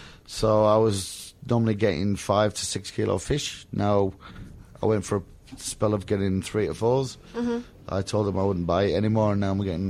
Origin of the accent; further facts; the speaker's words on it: England, United Kingdom; Obviously I'm English